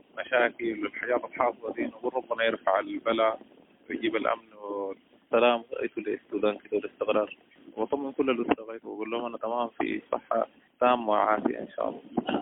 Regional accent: Nyala, South Darfur, Sudan; born there; من مواليد نيالة.

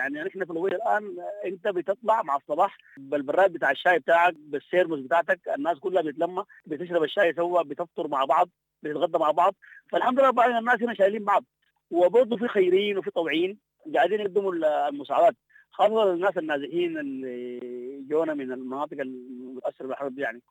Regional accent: Sudan; ولسه إحنا كشعب سوداني أخلاقنا السمحة موجودة.

